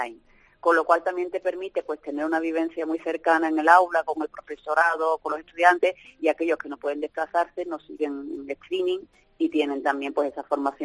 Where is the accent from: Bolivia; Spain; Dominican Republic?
Spain; Tú sabes cómo somos los españoles